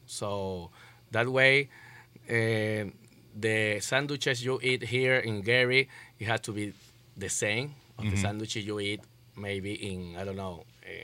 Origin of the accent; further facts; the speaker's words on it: Lima, Peru; moved away; also born or lived in Miami; Yeah, because I was in Miami. I know. Yeah, when I moved from Lima, Peru, I went to Miami.